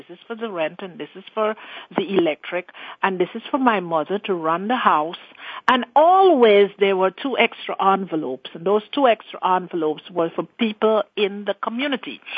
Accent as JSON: {"language": "English", "country": "Guyana", "tie": "born there", "said": "I was born in Guyana, South America"}